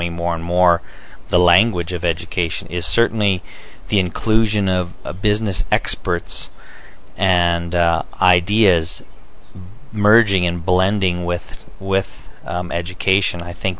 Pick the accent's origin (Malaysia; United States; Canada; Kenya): Canada; Moose Jaw, Saskatchewan; from Moose Jaw, Saskatchewan.